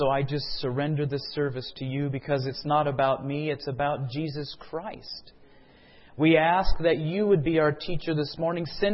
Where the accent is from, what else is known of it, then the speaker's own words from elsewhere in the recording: California, United States; moved away as an adult; now in New Mexico, United States; We're transplants from California, and we moved there about 3 years ago.